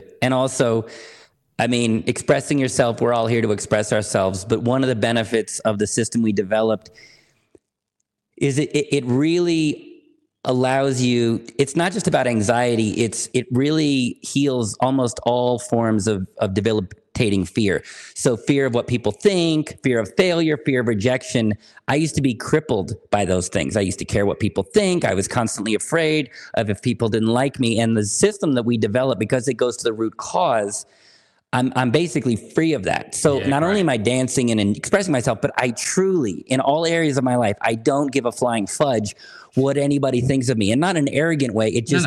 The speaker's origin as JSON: {"language": "English", "town": "Berkeley", "region": "California", "country": "United States", "tie": "born or raised there", "moved": "as an adult", "lives_now": "Mexico", "said": "Well, right now I am in Mexico. Oh. But I grew up in California, Berkeley, California, but I left the U.S. about 10 years ago."}